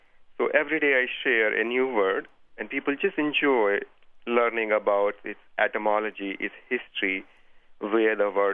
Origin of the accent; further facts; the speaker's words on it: India; I'm originally from India